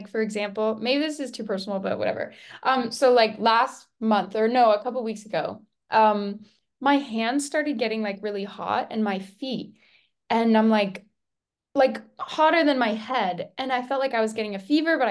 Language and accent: English; Pennsylvania, United States; I grew up in Pennsylvania, and my first experience was in California.